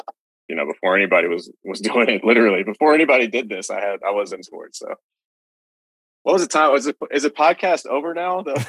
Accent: Louisiana, United States; I mean, I'm from Louisiana. Cleveland might as well be Mars to me.

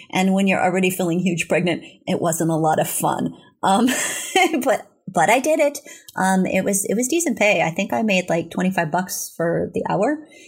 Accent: California, United States; get a job as a correspondent for the Union Democrat, which is the newspaper in my hometown. So I got to cover things like Irish Days in Murphy's and the Frog Jump

